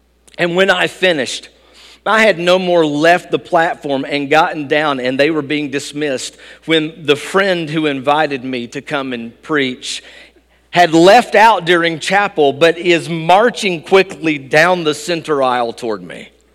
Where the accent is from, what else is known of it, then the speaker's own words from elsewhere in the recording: Tennessee, United States; You see, I grew up in East Tennessee, and East independent Baptist traditions are not uncommon.